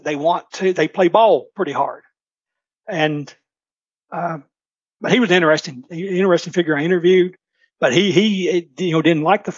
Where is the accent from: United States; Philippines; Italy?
United States; Lynch, Kentucky; And growing up in Lynch.